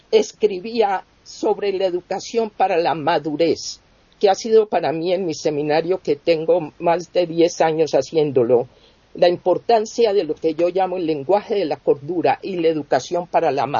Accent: Colombia; eso está pasando en América Latina, por supuesto, en mi país, en Colombia.

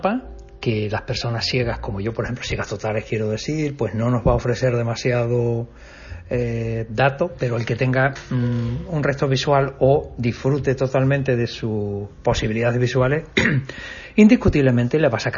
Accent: Tazacorte, Canary Islands, Spain; Aquí tengo Tazacorte, que en este caso es mi pueblo donde nací, y todavía me sigue interesando saber cómo tenemos el tiempo por allí.

